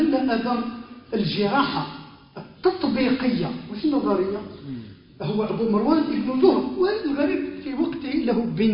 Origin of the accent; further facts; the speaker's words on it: Algeria; ودرس هنا في الجزائر، عندنا في الجزائر.